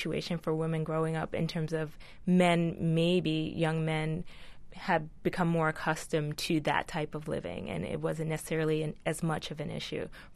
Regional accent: Bushwick, New York, United States; a friend that I grew up with in Bushwick was killed coming back to visit. And I was called about it. I remember coming home to New York.

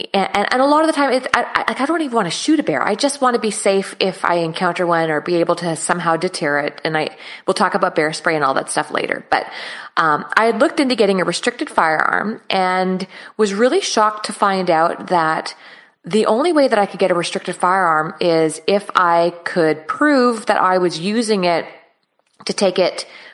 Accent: Canada; now in Australia; I'm Canadian, man. I live I live in Australia, but I'm Canadian through and through.

